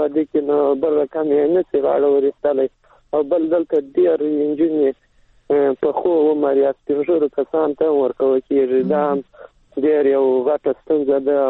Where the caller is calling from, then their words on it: Helmand, Afghanistan; هم د هلمند سره